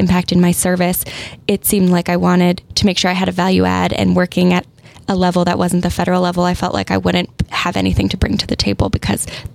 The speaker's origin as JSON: {"language": "English", "town": "Del Mar", "region": "California", "country": "United States", "tie": "born or raised there", "said": "I have a lot of memories around the district. I grew up in Del Mar. I went to Torrey Pines."}